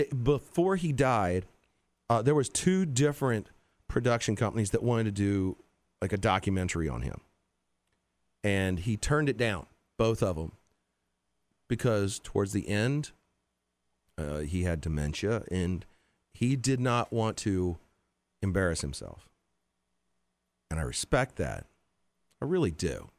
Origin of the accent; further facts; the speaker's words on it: Richmond, Virginia, United States; Now, I grew up in Richmond.